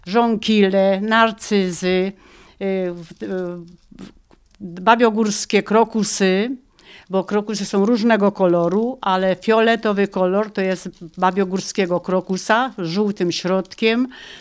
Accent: Skawica, Lesser Poland, Poland; Jestem ze Skawicy, gmina Zawoja.

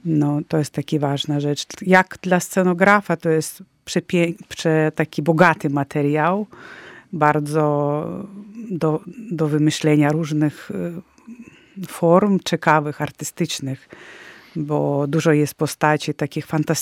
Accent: Vilnius, Vilnius County, Lithuania; Ja jestem z Litwy, z Wilna i też bardzo to wszystko przeżyjemy.

